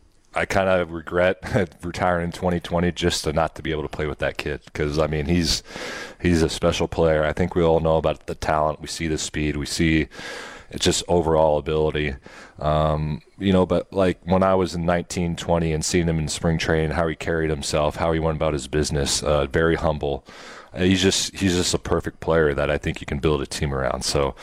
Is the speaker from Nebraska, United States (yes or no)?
yes; Nebraska, United States; I grew up in Nebraska, so we had some steakhouses, but it was nothing like that.